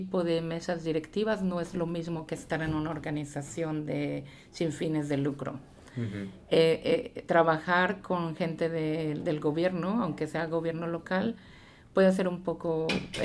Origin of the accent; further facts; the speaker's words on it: Mexico; nosotros crecimos en México, fuimos a la Universidad en México